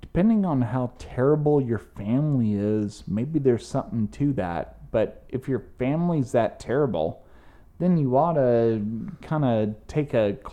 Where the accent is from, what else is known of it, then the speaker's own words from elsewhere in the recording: England, United Kingdom; You know, so as an English person, looking at the fact that, you know, Thanksgiving is this celebration